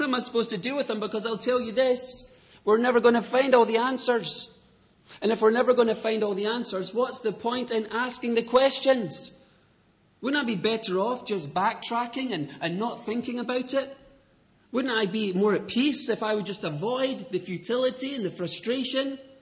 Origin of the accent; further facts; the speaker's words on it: Edinburgh, Scotland, United Kingdom; moved away as an adult; also born or lived in Chicago; I am from Edinburgh. Grew up in the city here and moved to the States at one point to go and study at Moody Bible Institute in Chicago.